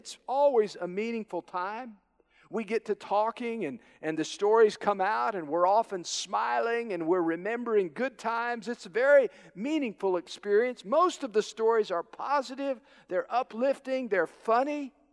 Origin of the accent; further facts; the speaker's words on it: Kansas, United States; And, you know, growing up in Kansas, many of my friends were either going to KU or they were going to K-State.